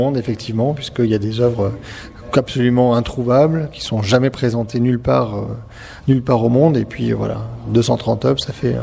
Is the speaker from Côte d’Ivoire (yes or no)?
no; Grenoble, Auvergne-Rhône-Alpes, France; Moi, je suis grenoblois, donc je suis un peu à l'autre bout de la France.